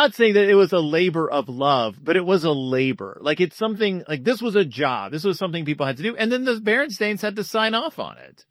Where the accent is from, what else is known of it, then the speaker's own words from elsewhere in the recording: the South, United States; Listen, I'm from the South. We were Wolf Brand chili people, not Hormel chili.